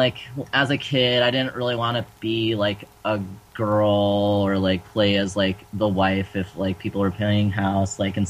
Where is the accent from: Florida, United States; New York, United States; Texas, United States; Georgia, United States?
Georgia, United States; also born or lived in San Francisco; now in Oakland, United States; I grew up in Georgia, which is, you know, pretty conservative.